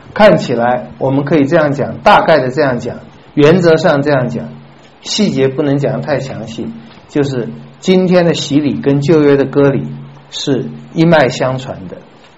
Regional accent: China; 我们中国人说那个就叫命根子

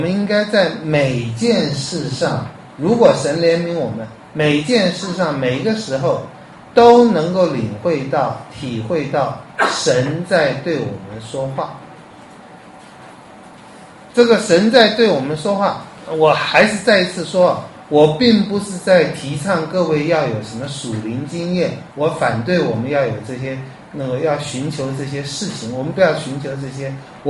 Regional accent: Taiwan; 你看我们台湾人拜得再虔诚再相信妈祖

